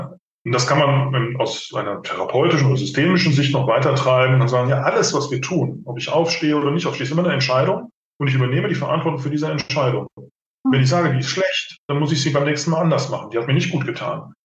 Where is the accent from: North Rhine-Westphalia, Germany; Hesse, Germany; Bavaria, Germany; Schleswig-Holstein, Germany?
Hesse, Germany; Bensheim; Ich bin ja so ein Landei. Ich komme aus Bensheim und fahre mit dem Auto, weil ich nämlich hier Güterzug fahre.